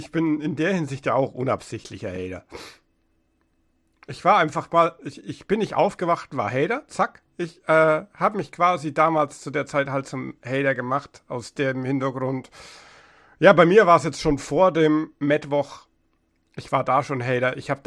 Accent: Bavaria, Germany; ich bin Oberfranke. In Oberfranken gibt es das Wort gar nicht.

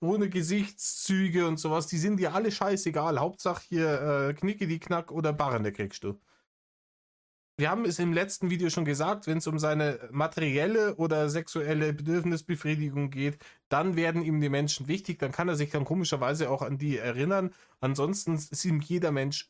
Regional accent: West Germany, Germany; ich bin im Westen aufgewachsen, da war das tabu, ne?

